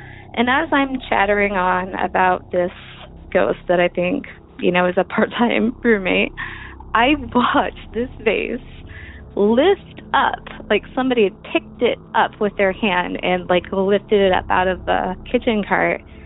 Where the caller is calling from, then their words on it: Oakland, California, United States; I am calling from Oakland, California.